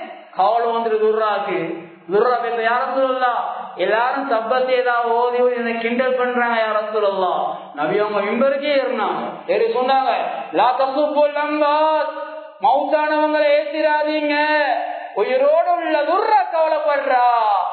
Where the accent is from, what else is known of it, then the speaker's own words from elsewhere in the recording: Sri Lanka; எங்களோட நாடு ஸ்ரீலங்கா, நாங்க தாய் நாடு இது, நாங்க எங்கேயாவது வந்த ஆட்கள் அல்ல, நாங்க பிறந்து வளர்ந்த மண் இது